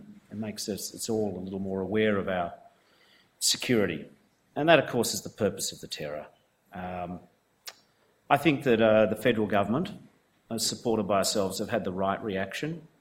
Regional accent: Australia; the great gift of being an Australian is that we're a long way away from a lot of these troubles.

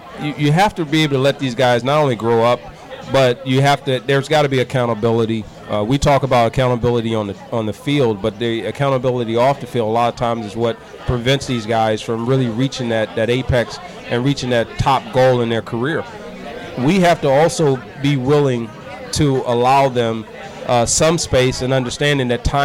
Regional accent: Michigan, United States; also born or lived in Virginia; I was born and raised in Virginia, but I grew up in Michigan.

